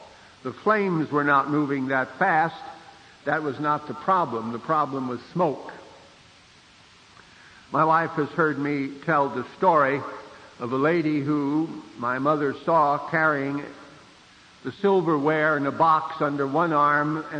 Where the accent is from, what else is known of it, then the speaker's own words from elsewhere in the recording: Santa Rosa, California, United States; born there; when I was born in Santa Rosa in Sonoma County, about 3,000 people lived there.